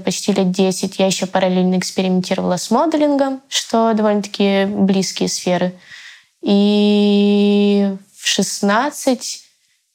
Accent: Kyiv, Ukraine; мне 20 лет, я из Киева.

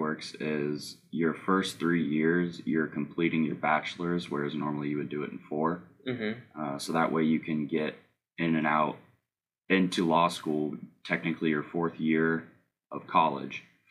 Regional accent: Springfield, Ohio, United States; So I'm from Springfield, Ohio, which is about halfway between Dayton and Columbus.

